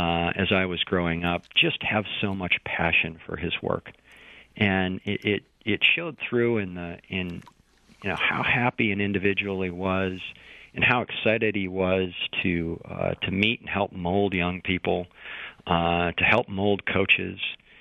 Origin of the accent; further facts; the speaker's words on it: Bismarck, North Dakota, United States; Well, I, as you mentioned, I grew up in Bismarck, North Dakota.